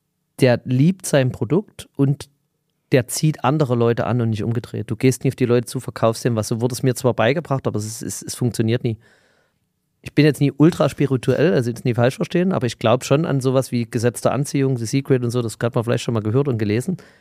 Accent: Saxony, Germany; zeig dir dann gerne Bilder vom Balkon ins Elbsandsteingebirge, da wo ich aufgewachsen bin, nur Natur

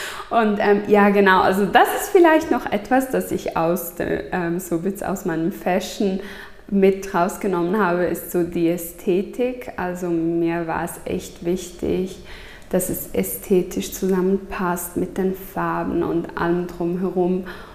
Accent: Grisons, Switzerland; Der kommt auch aus der Lenzer Heide, aus dem Kanton Graubünden, wo ich herkomme.

